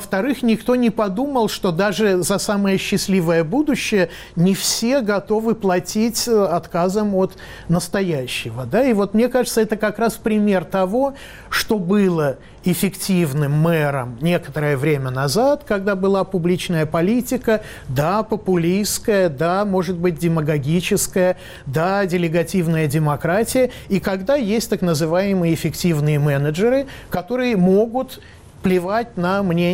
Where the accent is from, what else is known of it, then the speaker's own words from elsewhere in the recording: Moscow, Russia; я как москвич, который последние два года ощущает, что у него украли просто лето